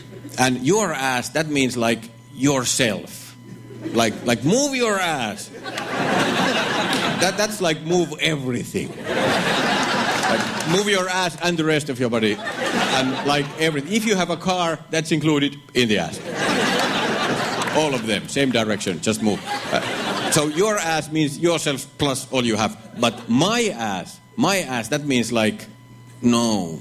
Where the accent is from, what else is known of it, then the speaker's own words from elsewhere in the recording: Finland; moved away as an adult; now in United States; Hello. Hello, good evening. … yes, I am from Finland. Yay! Yay! I moved to America about a year ago, and it's been great.